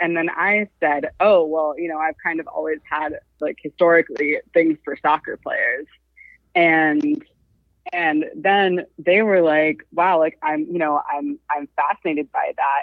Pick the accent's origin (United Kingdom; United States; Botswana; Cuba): United States; California; So, I'm from California.